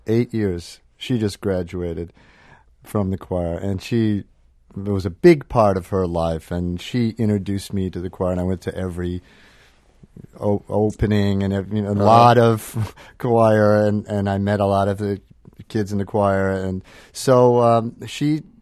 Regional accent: Niagara Falls, New York, United States; Niagara Falls

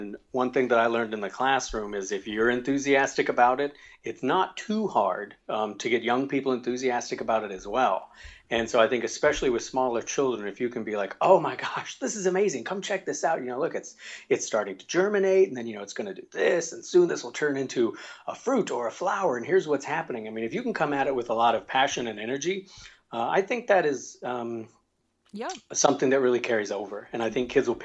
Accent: the South, United States; But as a kid, I mean, growing up in the South, everybody had a garden.

